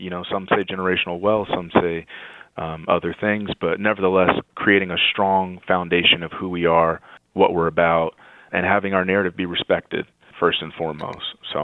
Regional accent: Alabama, United States; I think for the most part, my family, where we say we're from, is Alabama, Selma, Birmingham, and Tuskegee.

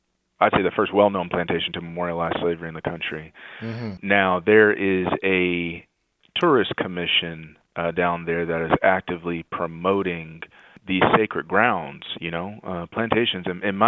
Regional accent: Alabama, United States; I think for the most part, my family, where we say we're from, is Alabama, Selma, Birmingham, and Tuskegee.

